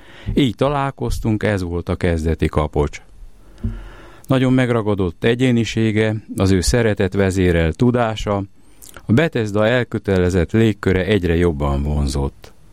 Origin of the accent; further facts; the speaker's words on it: Szeged, Csongrád-Csanád, Hungary; born there; Én Szegeden születtem, ott végeztem az Orvostudományi Egyetemet is